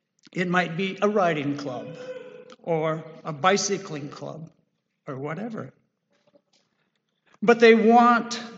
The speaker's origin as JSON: {"language": "English", "town": "Regina", "region": "Saskatchewan", "country": "Canada", "said": "So if we get lost, we can just pull a coin out and say, oh, I'm from Regina. I know where I'm from."}